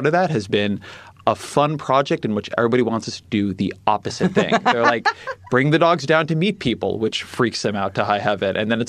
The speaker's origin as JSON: {"language": "English", "town": "Irvine", "region": "California", "country": "United States", "said": "I'm from Irvine. So Southern California, Orange County."}